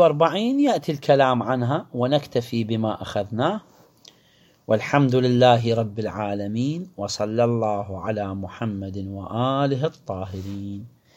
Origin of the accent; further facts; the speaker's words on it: Karbala, Karbala Governorate, Iraq; عندنا في كربلاء باب السلام، باب الطاق